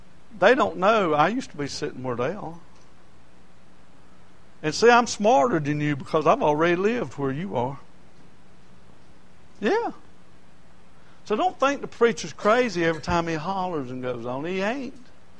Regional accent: Lancaster, United States; Yeah, y'all make fun of me because I grew up in Lancaster.

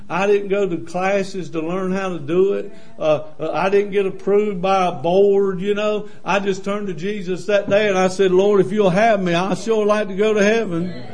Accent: Lancaster, Pennsylvania, United States; Okay, I'm from Lancaster. Y'all know how, that's a bastion of intelligence, you know, Lancaster.

